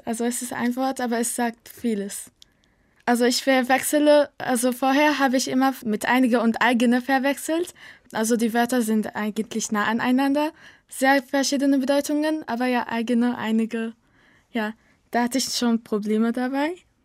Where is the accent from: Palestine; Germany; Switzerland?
Palestine; German is a second language; Ich komme aus Palästina. Ich bin in 2001 geboren und ich lerne Deutsch, weil ich die Sprache mag.